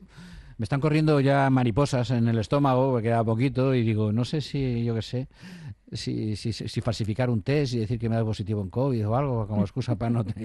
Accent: Portugalete, Basque Country, Spain; Portugalete, ya sabes que yo me considero de allí y es mi patria chica

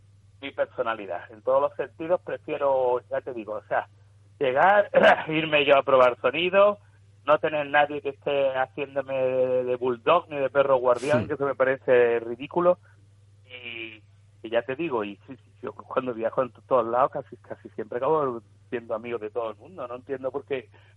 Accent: Andalusia, Spain; nosotros somos andaluces, somos del sur, entonces nos cambia todo, nos cambia el paisaje, nos cambia el acento de la gente

